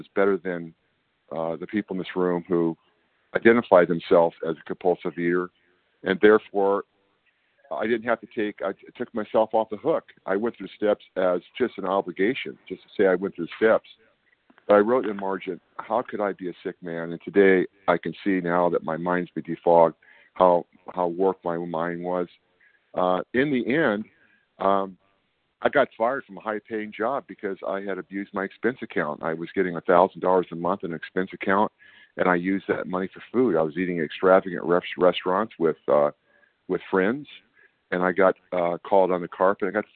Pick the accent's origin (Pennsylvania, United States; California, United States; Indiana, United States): California, United States; I'm from Northern California.